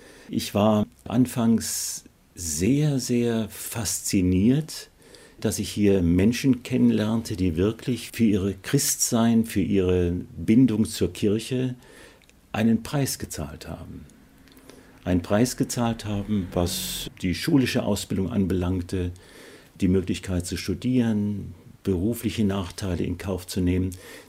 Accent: Rhineland, Germany; Ich bin aufgewachsen im Rheinland und stamme aus einer evangelischen Familie, die allerdings weder kirchennah noch kirchenfern ist.

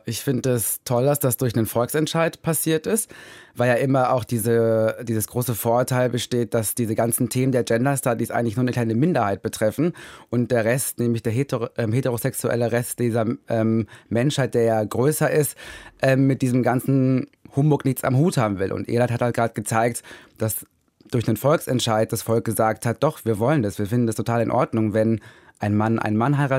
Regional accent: Recklinghausen, North Rhine-Westphalia, Germany; Ich bin in Recklinghausen groß geworden, nicht unbedingt eine Großstadt.

